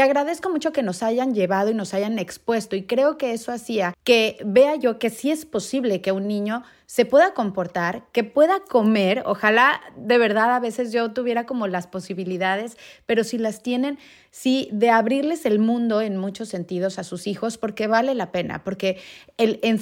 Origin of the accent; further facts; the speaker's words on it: Colombia; born there; also born or lived in Mexico; nosotros vivíamos en México y no teníamos familia en México, ¿no? Éramos extranjeros en México, aunque usted no lo cree, porque nací en Colombia.